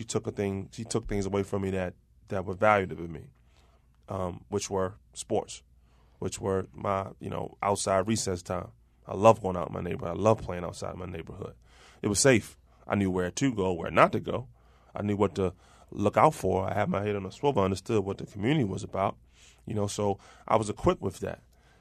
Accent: Maryland, United States; Perkins Homes. Yeah. And then I moved to Somerset during my high school

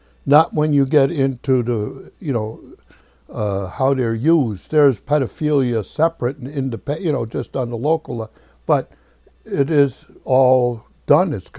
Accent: Minnesota, United States; the captain knew I was from Minnesota and this area.

